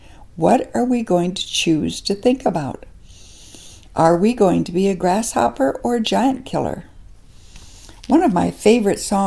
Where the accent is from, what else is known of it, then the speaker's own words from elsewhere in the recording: the Dakotas, United States; Well, growing up in the Dakotas as I did, we always had lots of grasshoppers in the summer.